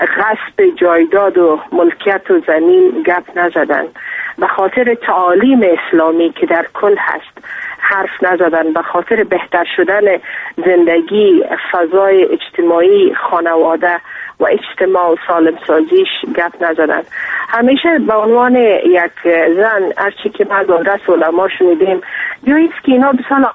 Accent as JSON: {"language": "Persian", "country": "Afghanistan", "said": "به عنوان یک افغان و به عنوان یک مسلمان"}